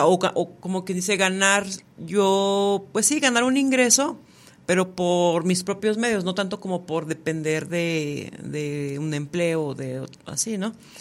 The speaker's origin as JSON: {"language": "Spanish", "country": "Mexico", "said": "me da gusto que podamos como mujeres o como mexicanos unirnos y apoyarnos entre nosotros"}